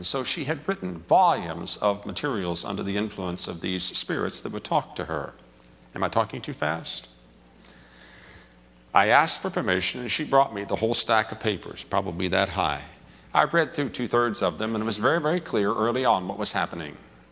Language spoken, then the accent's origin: English; West Virginia, United States; Now, I'm from West Virginia. I haven't been around, but I have seen the sun rise and watched the chicken lay the egg.